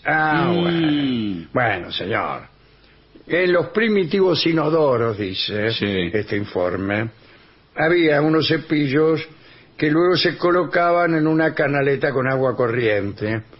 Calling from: Rosario, Santa Fe, Argentina; de Rosario.

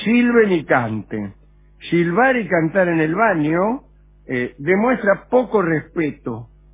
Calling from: Virrey del Pino, Buenos Aires Province, Argentina; de Virrey del Pino.

